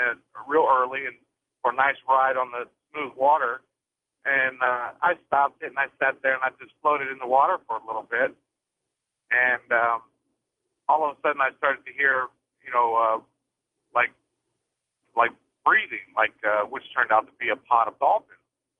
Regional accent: North Carolina, United States; And I'm from the Outer Banks of North Carolina.

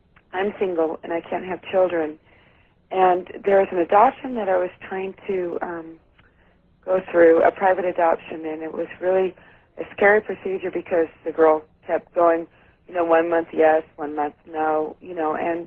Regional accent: Sacramento, California, United States; And I'm from Sacramento, California.

